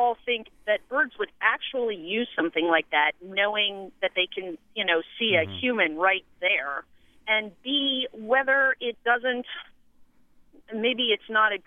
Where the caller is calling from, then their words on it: Annapolis, Maryland, United States; Actually, I'm calling from Annapolis, Maryland, but that's okay.